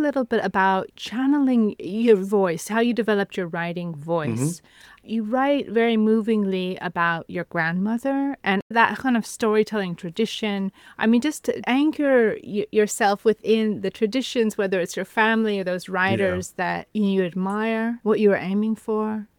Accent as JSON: {"language": "English", "country": "United States", "tie": "born there", "moved": "yes", "said": "I was born in America, though not living there now."}